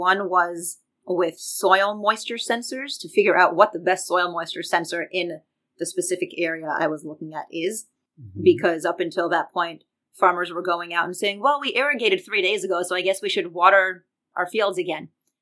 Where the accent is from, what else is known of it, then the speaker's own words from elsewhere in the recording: Miami, Florida, United States; also born or lived in Tel Aviv, Israel; Okay, so I was born in Tel Aviv. We moved to Miami when I was two. I, of course, grew up there, went to high school in Miami, and then I went to the University of Florida.